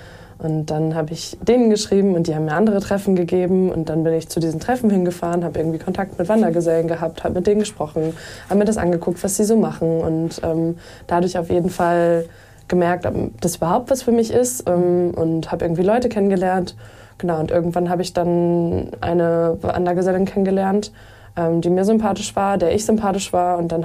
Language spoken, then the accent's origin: German; Löningen, Lower Saxony, Germany; born there; Gebürtig bin ich aus Löning. Das liegt zwischen Oldenburg und Osnabrück.